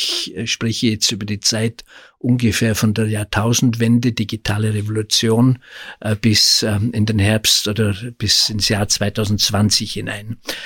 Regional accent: Austria; bei uns in Österreich

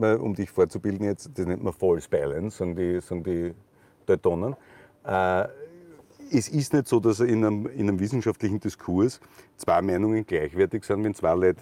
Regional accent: Styria, Austria; ich komme aus dem Bezirk Murtal.

